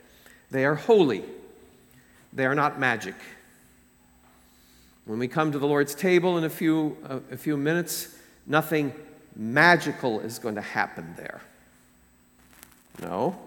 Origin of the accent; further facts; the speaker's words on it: Iowa, United States; back in my hometown in Iowa